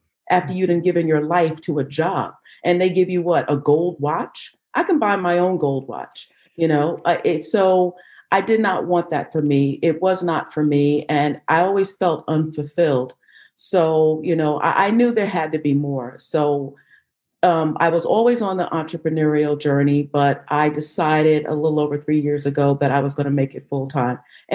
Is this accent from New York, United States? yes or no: yes; Queens, New York, United States; Well, I grew up originally in New York. I grew up in Queens, New York.